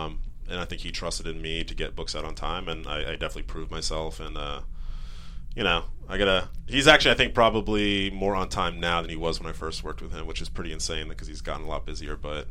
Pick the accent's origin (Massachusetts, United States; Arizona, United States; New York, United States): Massachusetts, United States; I'm from Massachusetts, so I'm a big Patriots fan.